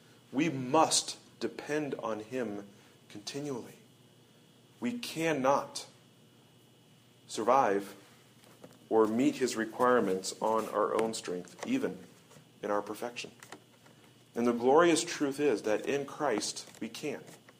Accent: Midwest, United States; I grew up in the Midwest Presbytery of the RPCNA

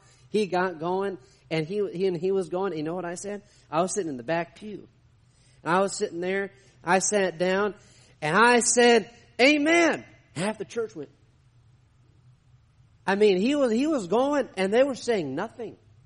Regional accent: New York, United States; now in Texas, United States; I said, "Well, I'm a pastor down in Texas." Oh, okay. You know, I grew up in New York.

